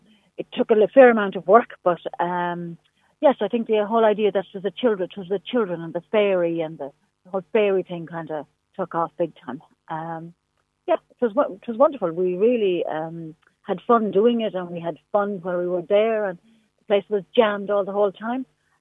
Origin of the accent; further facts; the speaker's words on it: Ireland; And in producing food, and we as Irish people producing food.